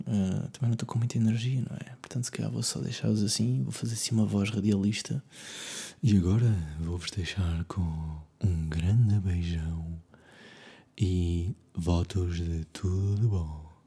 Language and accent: Portuguese; Coimbra, Centre, Portugal; eu não sou de Coimbra. Quer dizer, mais ou menos. Eu nasci em Coimbra, sou da minha idade. Vivo em Coimbra. Se calhar sou de Coimbra, não é?